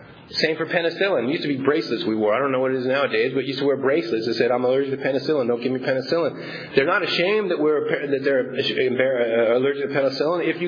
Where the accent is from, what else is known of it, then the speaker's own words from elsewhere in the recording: San Diego, California, United States; I was a diehard San Diego Charger fan. I grew up in San Diego. Chargers were in my blood.